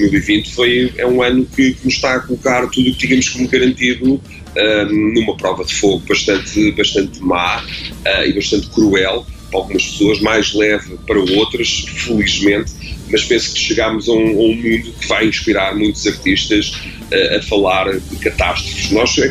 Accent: Portugal; Nós, como bons portugueses, fomos, ou não sei se os portugueses são assim

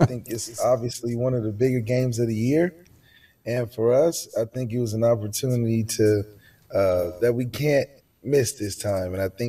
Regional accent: Ohio, United States; just growing up in Ohio, and what it means to be a Buckeye and be a Buckeye fan.

